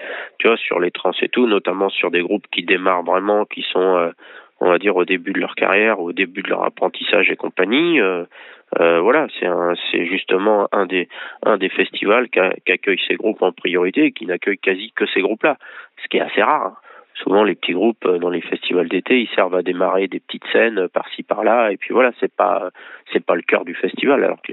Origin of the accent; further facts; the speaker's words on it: Angers, Pays de la Loire, France; parce que moi, je suis d'Angers, je suis toujours à Angers